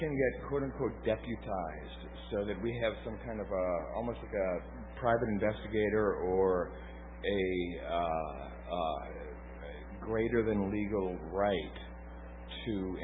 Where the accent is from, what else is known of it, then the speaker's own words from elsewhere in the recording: the South, United States; I'm from the South.